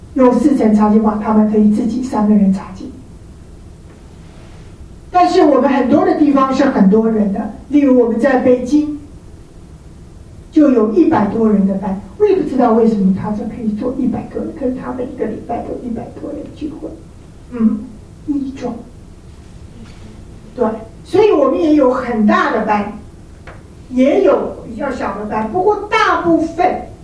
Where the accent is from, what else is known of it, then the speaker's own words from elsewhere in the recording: Taiwan; 没有，只有我一个，还有后面的幺姐妹，我是台湾长大啊。